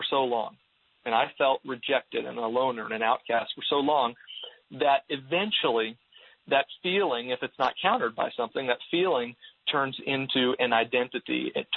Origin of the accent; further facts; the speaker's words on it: Missouri, United States; to this youth group that was just about 15 minutes away in Illinois, across the river, and because I was raised in Missouri.